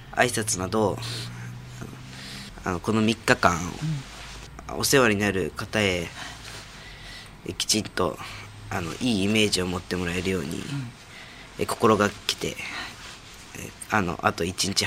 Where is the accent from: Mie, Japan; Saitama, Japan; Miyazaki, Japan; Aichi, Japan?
Aichi, Japan; Seto; 僕は瀬戸出身なのでよく